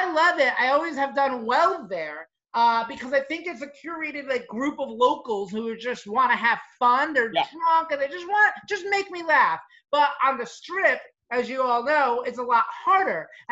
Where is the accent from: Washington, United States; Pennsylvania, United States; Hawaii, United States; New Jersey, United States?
New Jersey, United States; Growing up in Jersey, like, Pete, the way people talk, they're a very good group of kind and caring people